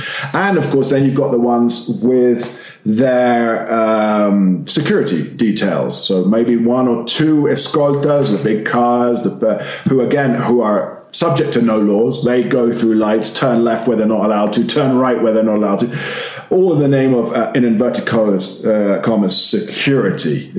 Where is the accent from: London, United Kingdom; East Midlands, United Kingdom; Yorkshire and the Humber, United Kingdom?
London, United Kingdom; Yeah, I'm a walker. I'm from London.